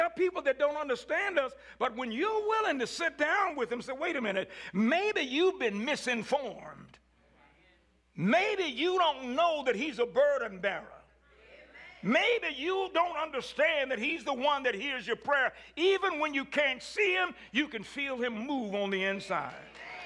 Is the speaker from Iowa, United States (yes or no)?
no; Scottsburg, Indiana, United States; I'm from Scottsburg. What else do you expect?